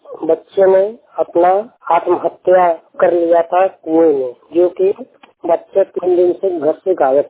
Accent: Varanasi, Uttar Pradesh, India; मैं जिला वाराणसी का रहने वाला हूँ, उत्तर प्रदेश

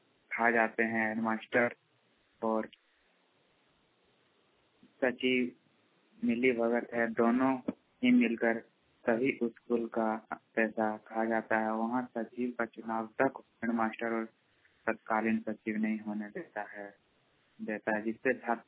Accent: Jamui, Bihar, India; ग्राम जमुई थाना चकाई, जिला जमुई का निवासी हूँ।

